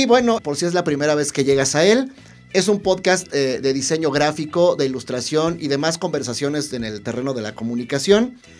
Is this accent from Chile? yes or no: no; Mexico; soy diseñador gráfico mexicano.